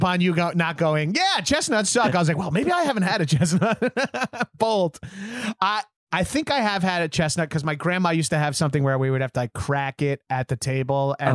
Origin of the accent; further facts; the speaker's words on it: New York, United States; I'm from New York, so I don't know how to say